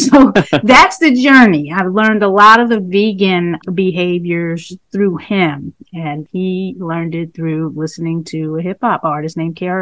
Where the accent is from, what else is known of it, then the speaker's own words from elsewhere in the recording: New York, United States; moved away as an adult; also born or lived in New Jersey; now in Maryland, United States; So I'm originally from New York, spent 22 years living in New York, born, raised, and then 10 years in New Jersey.